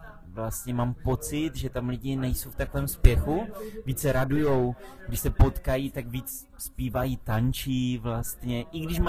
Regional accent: Ostrava, Moravian-Silesian Region, Czechia; i když jsem z Ostravy, tak třeba zůstat tou jednou nohou na blízko té přírodě

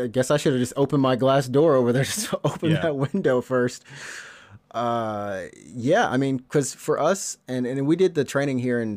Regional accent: Alabama, United States; This thought goes through my mind sometimes because I'm from Alabama and I get a lot of tornadoes.

